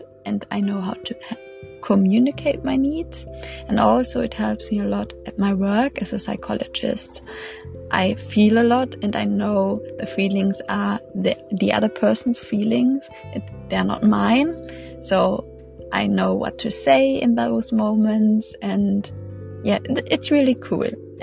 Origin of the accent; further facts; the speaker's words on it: Germany; English is a second language; Today I record my second episode in English. For all newcomers, as you can hear, I'm not English, I'm German.